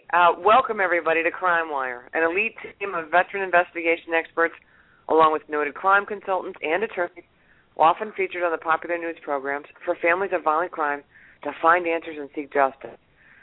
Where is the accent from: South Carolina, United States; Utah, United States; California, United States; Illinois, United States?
Illinois, United States; You know, we both read the book, and I'm from Illinois.